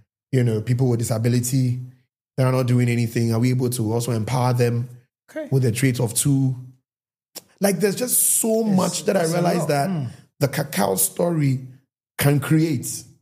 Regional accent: Nigeria; because I was born and bred in Nigeria, so it's the Nigeria fire in me.

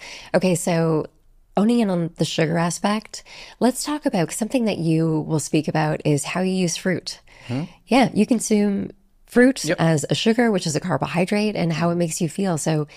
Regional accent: Canada; I'm Canadian.

